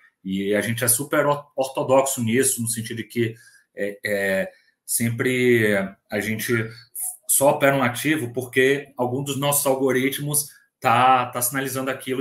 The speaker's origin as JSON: {"language": "Portuguese", "region": "Bahia", "country": "Brazil", "moved": "as an adult", "lives_now": "Rio de Janeiro, Brazil", "said": "eu sou baiano e vim para o Rio de Janeiro fazer faculdade aqui, né?"}